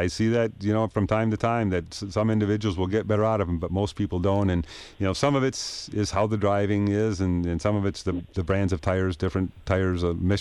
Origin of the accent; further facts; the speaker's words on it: Wisconsin, United States; I grew up in Wisconsin, and I'm pretty sure I can get a car up a hill